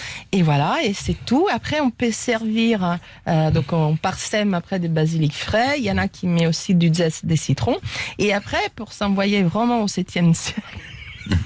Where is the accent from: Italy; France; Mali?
Italy; Rome, Lazio; Non, c'est chez moi, à Rome.